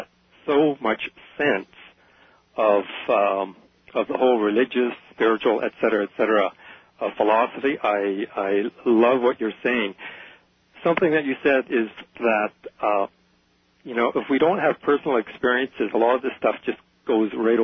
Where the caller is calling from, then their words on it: Vancouver, British Columbia, Canada; I'm calling you from Vancouver, B.C., 1410 CFUN.